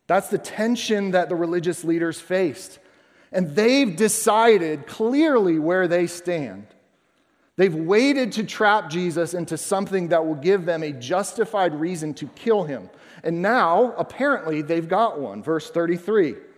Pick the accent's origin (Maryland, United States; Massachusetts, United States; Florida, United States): Florida, United States; the biggest joke was that I always wore flip-flops because I'm from Florida.